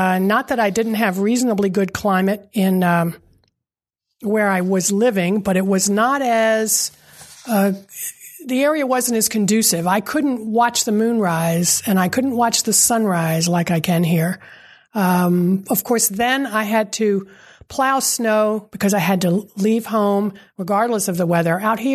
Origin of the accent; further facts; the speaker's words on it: Richmond, Virginia, United States; now in Harrisonburg, United States; I had never been west of the Blue Ridge, although I grew up in Richmond.